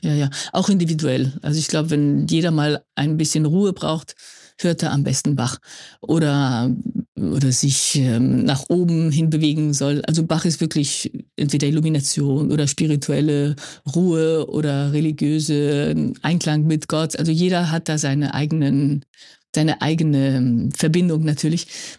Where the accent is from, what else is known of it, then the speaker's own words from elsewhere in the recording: Madrid, Community of Madrid, Spain; now in Barcelona, Spain; Ja, du bist Katalane, ich bin aus Madrid. Und du kommst aus dem Norden, ich bin aus dem Süden.